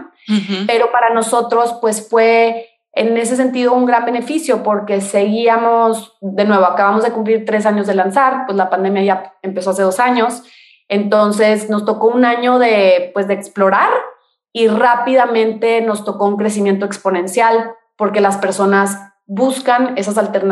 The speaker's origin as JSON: {"language": "Spanish", "country": "Mexico", "said": "y hablando más que nada como mexicana, pero sé que sabemos que es un tema mundial"}